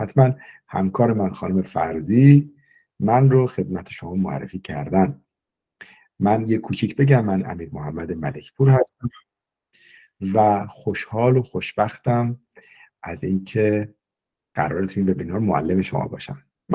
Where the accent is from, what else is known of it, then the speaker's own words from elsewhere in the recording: Amol, Mazandaran, Iran; born there; ما توی ایران، در واقع من متولد شهر آمول هستم، مازندران آمول. آقا ما توی این شهر به دنیا آمدیم